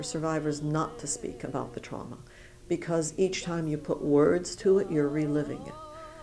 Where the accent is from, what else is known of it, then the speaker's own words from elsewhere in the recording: United States; I am an American. I am a mother.